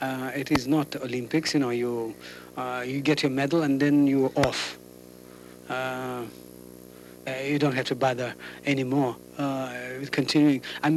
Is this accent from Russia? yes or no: yes; Russia; English is a second language; moved away as an adult; Here I come from Russia, thinking, believing that that is the best school, and it provides you with all answers to every question.